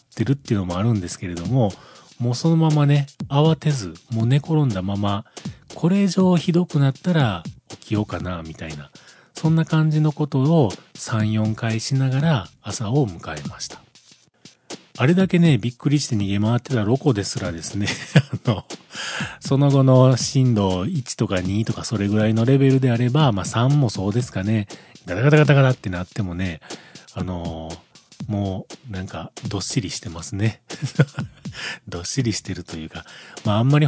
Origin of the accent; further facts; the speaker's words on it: Kyoto, Japan; 僕がこの京都市に生まれ育ち、今まででこんな経験は本当初めてで